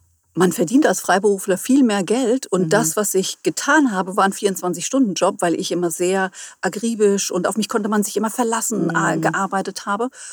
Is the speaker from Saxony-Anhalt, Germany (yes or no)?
no; Hesse, Germany; now in Hamburg, Germany; Ich komme ursprünglich aus dem Hessenland, bin dort auch geboren, also in der Nähe von Friedberg. Also es ist so ein Stück hinter Frankfurt. Und lebe aber seit 2021 in Hamburg.